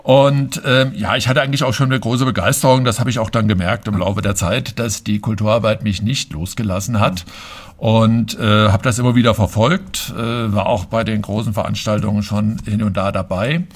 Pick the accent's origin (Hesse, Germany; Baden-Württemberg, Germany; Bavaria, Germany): Hesse, Germany; Fulda; in Bernhards geboren. Direkt, gehören noch zu den wenigen seltenen Hausgeburten, die dabei sind. Und ja, bin in Bernhards aufgewachsen, bin hier zur Schule gegangen und habe meinen kompletten Werdegang eigentlich hier in Fulda.